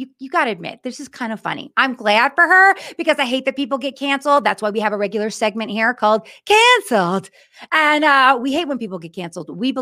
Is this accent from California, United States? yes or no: yes; Oakland, California, United States; I grew up in Oakland.